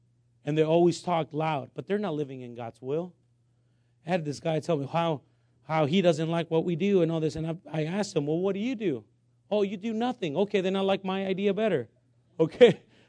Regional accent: West Coast, United States; and I'm sorry to say he was from West Coast because I'm from West Coast

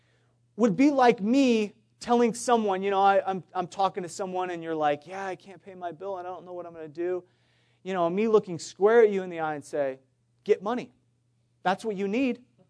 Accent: Iowa, United States; I remember I grew up in Iowa, and it's a great place to grow up, great place to move from, and just being honest.

